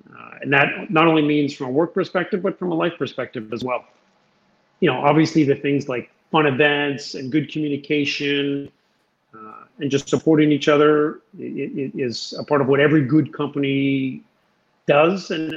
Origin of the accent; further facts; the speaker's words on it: Windsor, Ontario, Canada; I've been born and raised in Windsor, spent my whole life.